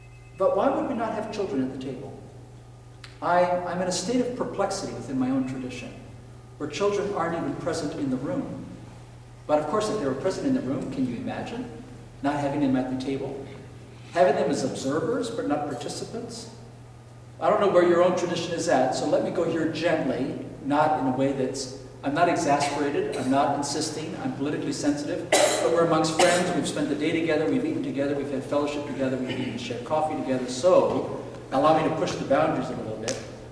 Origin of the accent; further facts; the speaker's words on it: Ecuador; where I grew up in Ecuador, you had to be baptized.